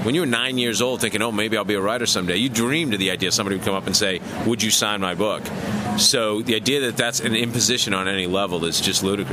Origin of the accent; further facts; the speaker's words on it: Boston, Massachusetts, United States; It's one of those events that if you're a kid growing up in Boston, you constantly hear about it.